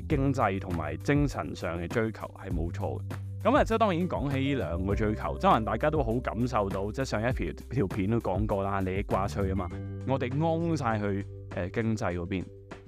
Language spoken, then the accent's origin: Cantonese; Hong Kong; 其实我哋香港人未必全部我哋嘅心理样貌都系咁